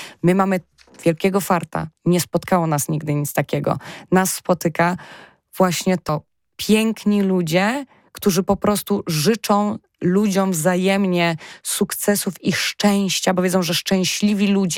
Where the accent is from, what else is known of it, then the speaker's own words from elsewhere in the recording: Poznań, Greater Poland Voivodeship, Poland; z moim małżonkiem jesteśmy z Poznania. Zresztą cały nasz zespół to są poznaniaki. Urodziliśmy się w Poznaniu, zostaliśmy w tym Poznaniu